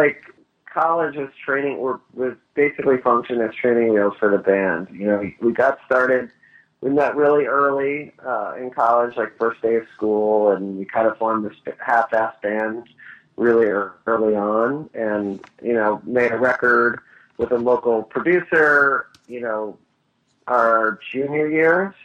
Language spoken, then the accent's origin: English; Dallas, Texas, United States; I grew up in Texas. Okay. In Dallas.